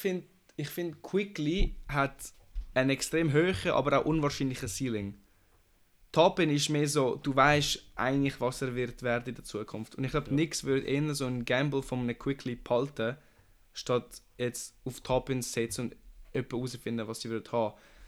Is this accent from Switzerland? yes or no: yes; Switzerland; als Schweizer Basketball-Fan.